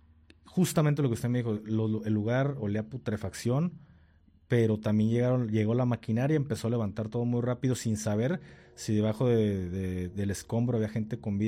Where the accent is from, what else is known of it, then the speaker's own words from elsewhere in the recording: Guadalajara, Jalisco, Mexico; Nosotros lo tenemos bien presente como Tapatíos